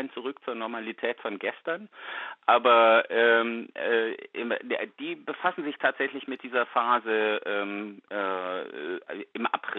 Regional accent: Essen, North Rhine-Westphalia, Germany; Und ich bin ja selbst in Essen aufgewachsen

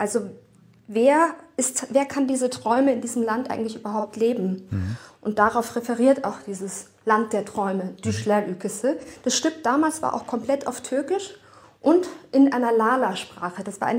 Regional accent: Munich, Bavaria, Germany; Ich bin ja selber aus München. Ein Teil meiner Familie ist sozusagen sogenannte Gastarbeiterinnen aus den 60er Jahren. Mein Großvater ist in den 60ern gekommen.

